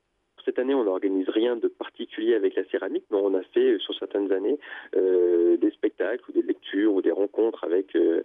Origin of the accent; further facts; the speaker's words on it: Dieulefit, Auvergne-Rhône-Alpes, France; Je suis originaire de Dieulefi.